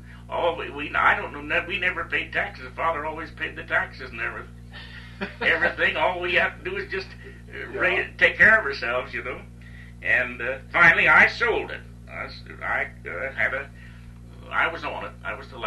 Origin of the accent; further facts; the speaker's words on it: Ouray, Colorado, United States; also born or lived in Denver; 1880, and in 1881, in September, I was in Ouray. I was a baby in arms. And Father met us at Gunnison, and we come from Gunnison by stage to Ouray.